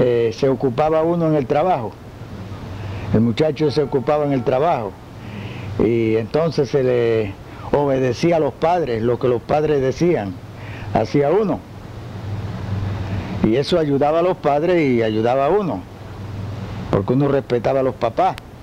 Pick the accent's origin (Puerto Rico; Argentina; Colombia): Puerto Rico; Lares; Nací en Lares, Puerto Rico. Lares, Puerto Rico.